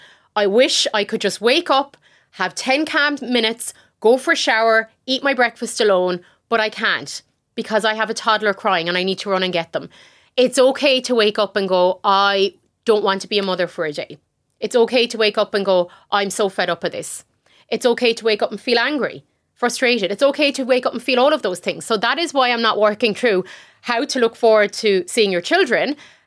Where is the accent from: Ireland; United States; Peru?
Ireland; also born or lived in United Kingdom; growing up in Ireland and the UK